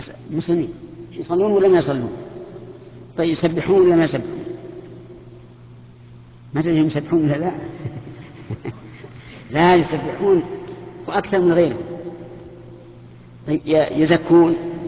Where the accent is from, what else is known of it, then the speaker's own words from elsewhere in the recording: Saudi Arabia; لا سيما الذي في بلادنا السعودية